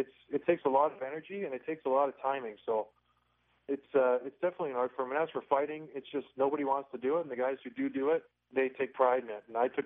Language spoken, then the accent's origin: English; St. Catharines, Ontario, Canada; Yeah, it's a blue-collar town. We, you know, the auto industry is huge there.